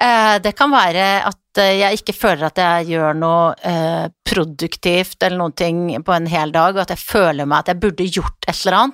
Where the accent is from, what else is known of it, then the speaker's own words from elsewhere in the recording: Bergen, Vestland, Norway; jeg fløy fra Bergen, min hjemby, i dag tidlig.